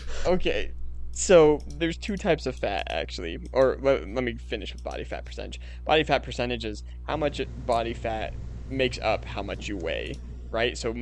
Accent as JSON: {"language": "English", "region": "Indiana", "country": "United States", "said": "I'm from Indiana. What can I say?"}